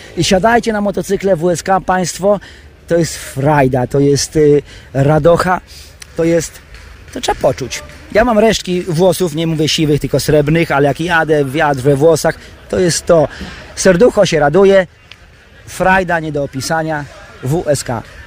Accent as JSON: {"language": "Polish", "town": "Świdnik", "region": "Lublin Voivodeship", "country": "Poland", "tie": "born or raised there", "said": "ja się wychowałem, urodziłem się w Lublinie, ale mieszkam od początku, no, od małego w Świdniku."}